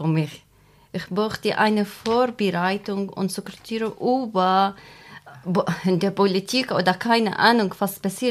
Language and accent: German; Austria; German is a second language; Aber ich habe keine momentan eine Staatsbürgerschaft. Aber ich bin Österreicherin.